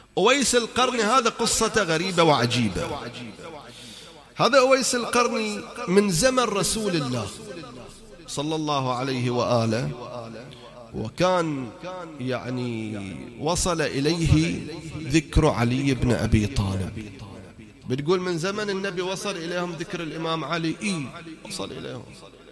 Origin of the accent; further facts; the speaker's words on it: Bahrain; مسجد الخميس من أقدم المساجد عندنا في البحرين الموجودين